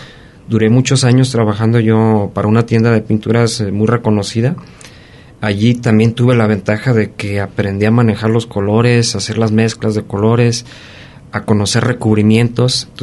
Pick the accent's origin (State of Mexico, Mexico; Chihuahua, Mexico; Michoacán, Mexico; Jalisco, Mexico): Jalisco, Mexico; Tonalá; also born or lived in Guadalajara; now in Colotlán, Mexico; Yo nací en Guadalajara, Jalisco, en 1971, pero mucha parte de mi vida la he radicado en la zona de Tonalá, y pues allí hice básicamente la mayoría de mi vida.